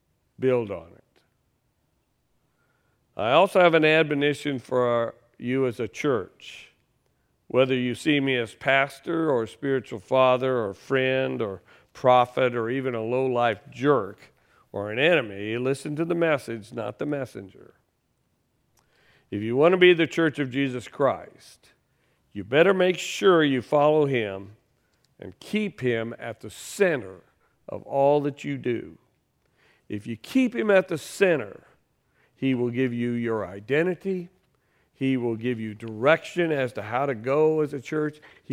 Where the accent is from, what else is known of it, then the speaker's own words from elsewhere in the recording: Decatur, Illinois, United States; I came home in 1998. I grew up here in Decatur. I went to Dennis School and Woodward Wilson Junior High School, and I graduated from MacArthur High School in 1965.